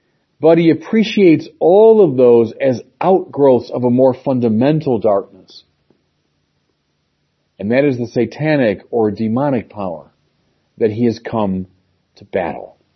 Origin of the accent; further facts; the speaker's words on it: Chicago, Illinois, United States; even the daily violence on the streets of my hometown of Chicago.